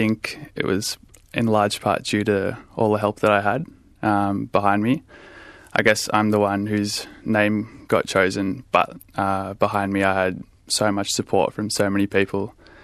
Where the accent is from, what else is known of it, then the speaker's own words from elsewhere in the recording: Melbourne, Victoria, Australia; I grew up in Box Hill, which, as you might know, is a really multicultural area of Melbourne. So even from a really young age, I was surrounded by, like, I had friends from China and India.